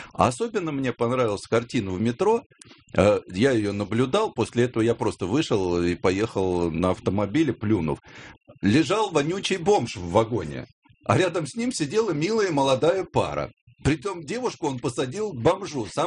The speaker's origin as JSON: {"language": "Russian", "region": "Moscow", "country": "Russia", "said": "я как любой москвич."}